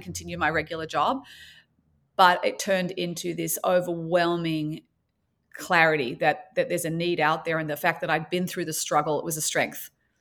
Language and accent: English; Sydney, New South Wales, Australia; I was from Sydney, Australia, as you mentioned, and raised there, but the daughter of a Holocaust survivor.